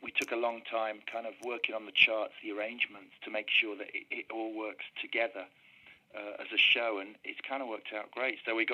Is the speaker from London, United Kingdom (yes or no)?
no; Stretford, North West England, United Kingdom; born there; also born or lived in Sheffield; I was born in Stretford.